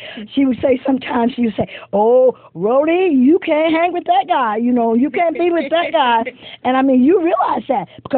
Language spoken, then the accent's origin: English; Petersburg, Virginia, United States; I grew up in Petersburg, Virginia, 21 miles south of Richmond, Virginia. You don't know that, but that's where I grew up.